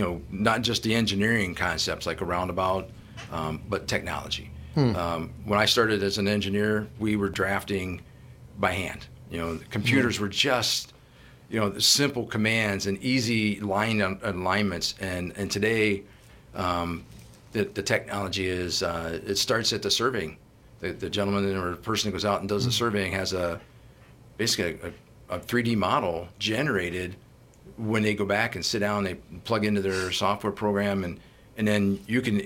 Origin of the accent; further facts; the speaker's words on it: Pennsylvania, United States; I'm originally from Pennsylvania. I'm a Steelers fan.